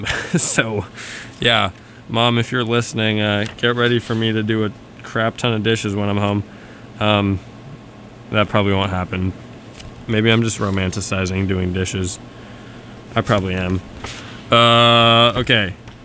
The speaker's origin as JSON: {"language": "English", "town": "Berkeley", "region": "California", "country": "United States", "said": "This one goes out to my Berkeley peeps. I'm from Berkeley, California. I know probably some of you listening are as well."}